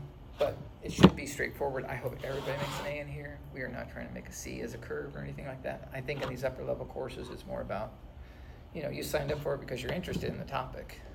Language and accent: English; Texas, United States; I grew up in West Texas and we raised cattle. I worked in the oil fields, paid for my way for college.